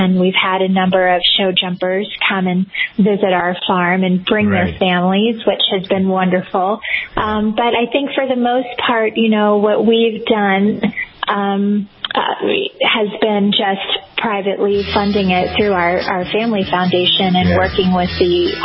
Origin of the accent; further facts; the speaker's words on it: Orlando, Florida, United States; I grew up in Orlando, so we did not have a farm. But my aunt had land in Fort Lauderdale